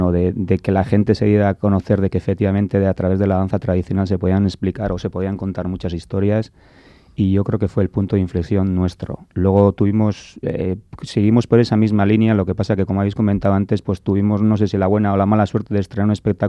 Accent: Bergara, Basque Country, Spain; now in San Sebastián, Spain; yo vengo de Vergara. En Vergara pues había aprendido solo lo que era el baile mucho, muy tradicional. Vine a Donosti con la excusa de estudiar

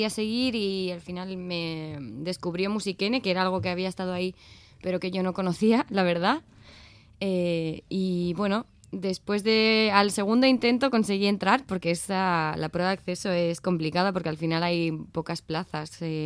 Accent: Trintxerpe, Basque Country, Spain; yo empecé de pequeña bueno, yo soy de Trincherpe y empecé allí en la música escola

